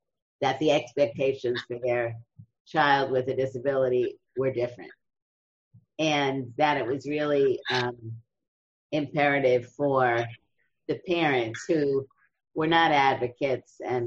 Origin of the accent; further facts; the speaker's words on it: Brooklyn, New York, United States; I grew up in Brooklyn, New York.